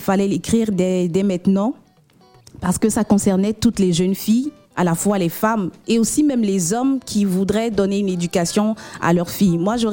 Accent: Côte d’Ivoire

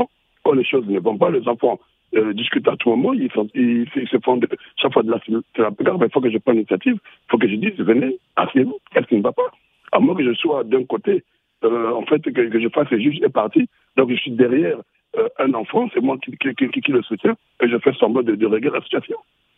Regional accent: Republic of the Congo; Chez moi, au Congo-Brazzaville, c'est un Congolais, peut-être va prendre ça mal.

